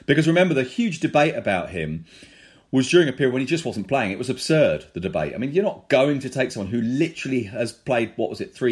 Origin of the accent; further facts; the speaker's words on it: London, United Kingdom; I mean, it's not that we're two guys from London who aren't in Spain.